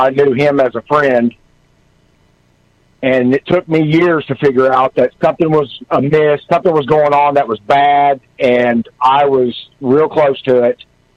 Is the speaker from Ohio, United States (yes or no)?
no; Oklahoma, United States; also born or lived in Colorado; I lived in Colorado for quite a few years. I am born and raised in Oklahoma.